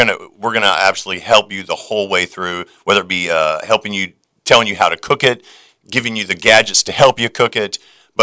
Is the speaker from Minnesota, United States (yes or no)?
no; Wilmington, North Carolina, United States; Yeah, I grew up here in Wilmington since 1984.